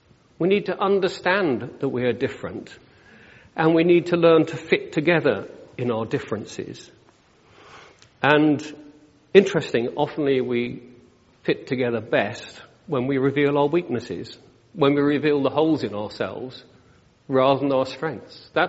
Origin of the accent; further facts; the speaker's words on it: United Kingdom; you're British, then of course we don't have desires and we don't show any emotion because we're British.